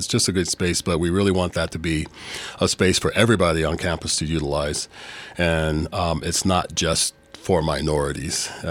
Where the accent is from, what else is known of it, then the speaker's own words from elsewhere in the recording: Pocatello, Idaho, United States; I'm from Pocatello. It's